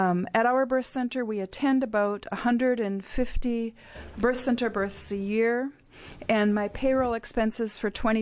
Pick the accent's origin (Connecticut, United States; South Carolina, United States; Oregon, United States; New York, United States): Oregon, United States; I'm from Clackamas County, and I have a birth center in Portland, Oregon.